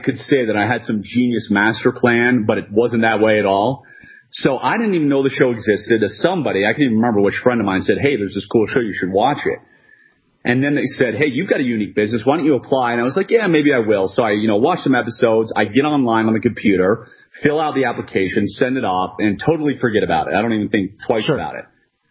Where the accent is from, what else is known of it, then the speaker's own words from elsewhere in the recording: Washington, D.C. area, United States; You know, I was born and raised just outside of Washington, D.C., and, you know, getting ready to graduate college, didn't want a real job, and sent out a ton of applications.